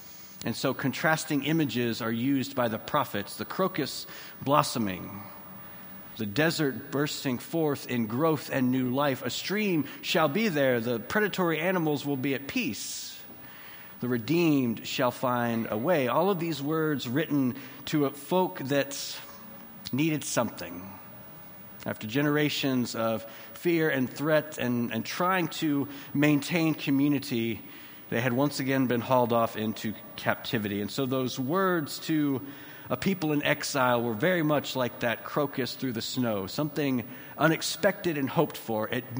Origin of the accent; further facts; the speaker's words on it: Texas, United States; now in Chicago, United States; Now, I grew up in Texas, pretty close to the coast, and so we didn't really have seasons other than hot and kind of cold